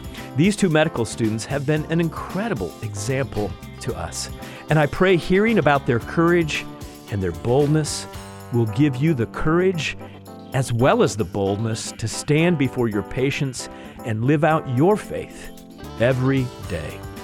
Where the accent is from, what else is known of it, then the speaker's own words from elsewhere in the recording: Indianapolis, Indiana, United States; We will be in my hometown of Indianapolis, Indiana